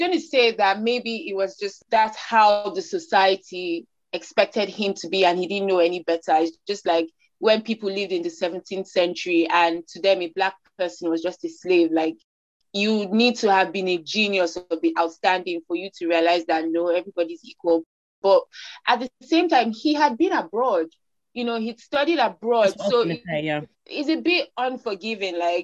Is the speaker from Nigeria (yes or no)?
yes; Nigeria; accent: Nigerian; over here, I'm seen as a Nigerian, my accent, you know, the girl from Nigeria.